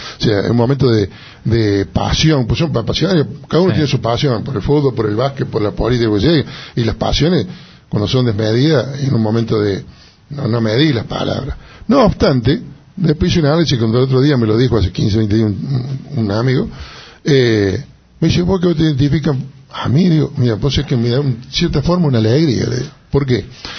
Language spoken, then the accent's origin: Spanish; Jesús María, Córdoba, Argentina; yo nací en Jesús María, creía en Jesús María, tenía que Jesús María.